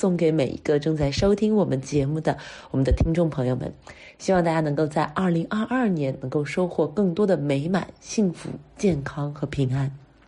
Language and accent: Chinese; China; 实际上在我们中国人的传统习俗当中呢，就是过了腊八就是年。